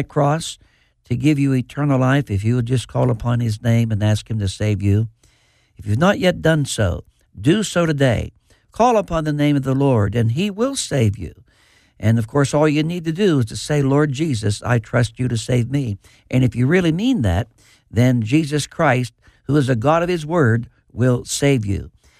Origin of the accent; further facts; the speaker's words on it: Pennsylvania, United States; even as a child growing up in Fayette County in western Pennsylvania, I always loved the Bible.